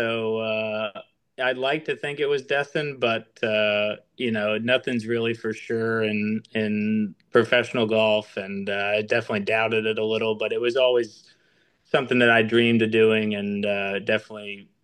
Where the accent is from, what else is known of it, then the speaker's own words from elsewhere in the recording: Orlando, Florida, United States; when I was growing up in Orlando, my mom got remarried when I was about 14 or 15